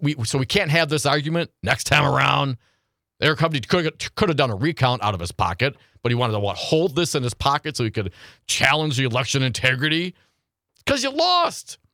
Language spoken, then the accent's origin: English; Wisconsin, United States; Although I'm from Wisconsin, I really like California.